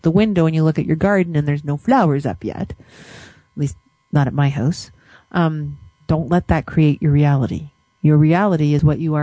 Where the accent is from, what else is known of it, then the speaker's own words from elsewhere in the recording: Canada; but here in Calgary, I mean, today is blustery, but last week, I think I talked about it on the show because, you know, I'm Canadian